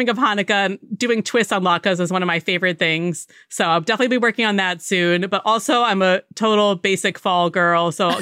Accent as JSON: {"language": "English", "region": "Connecticut", "country": "United States", "tie": "born or raised there", "said": "So I grew up in Connecticut, but we spent a lot of time in New York City."}